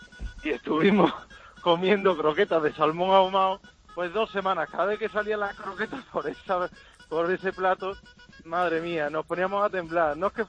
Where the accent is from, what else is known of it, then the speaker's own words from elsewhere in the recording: Seville, Andalusia, Spain; Un sevillano al aparato.